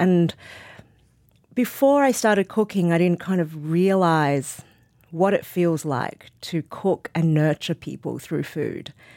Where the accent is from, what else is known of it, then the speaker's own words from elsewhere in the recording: Sydney, New South Wales, Australia; But I was born in Sydney, and I had this very different kind of third culture world, as I now describe it, is a very different culture to her, and going to Australian schools and, you know, being Australian when I was at school, but really growing up as a Chinese person at home.